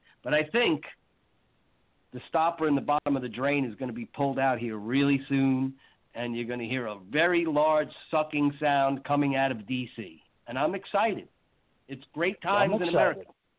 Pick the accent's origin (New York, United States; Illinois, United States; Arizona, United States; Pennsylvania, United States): New York, United States; I don't know if you can tell, but I grew up in New York, and we used to go up into the Adirondack Mountains as a kid.